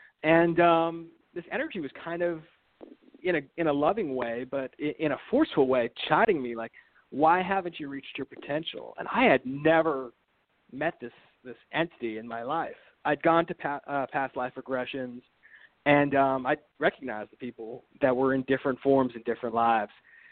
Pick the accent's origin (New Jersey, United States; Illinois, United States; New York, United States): New York, United States; Brooklyn; So I grew up in Brooklyn, New York, and it was a pretty, pretty ordinary background.